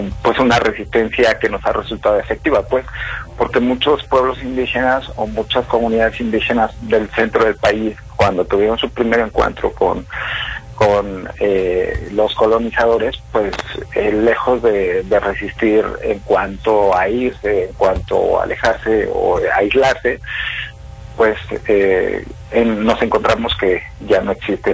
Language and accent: Spanish; Narogachi, Chihuahua, Mexico; Antes que ser abogado soy Rarámuri, originario de la Sierra Tarahumara, de la comunidad Rarámuri de Narogachi.